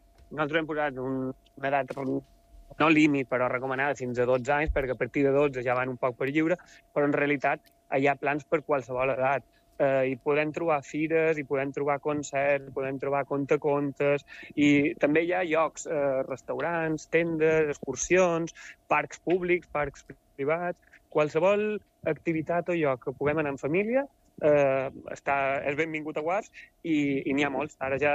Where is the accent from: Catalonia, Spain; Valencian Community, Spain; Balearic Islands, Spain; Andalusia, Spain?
Balearic Islands, Spain; Menorca; now in Mallorca, Spain; Jo soc de Menorca i és mig mallorquina, mig menorquina, tot i que jo soc resident aquí a Mallorca de fa uns anys.